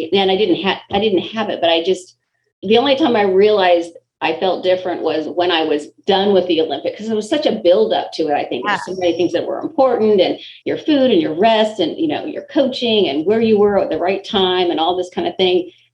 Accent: Canada; as a Canadian gymnast, we sort of knit with my friends telling me

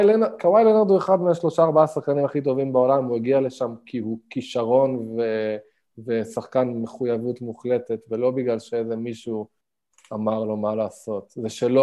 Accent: Jerusalem, Jerusalem District, Israel; כירושלמי, אתה קודם כל לא אוהב כל דבר שהוא

